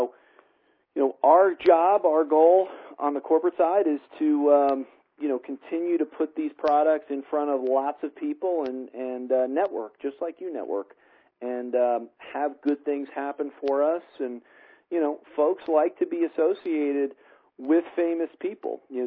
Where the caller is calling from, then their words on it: Colorado, United States; I'm calling in from Colorado this evening.